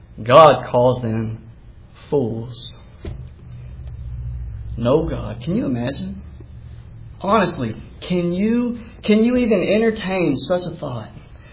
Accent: Danville, Kentucky, United States; When most of you know, I grew up in Danville

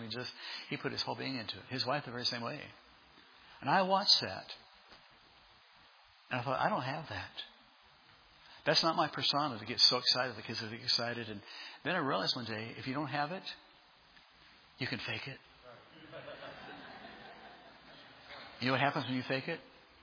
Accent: Arizona, United States; And I'm from Arizona, not what 110 feels like, okay?

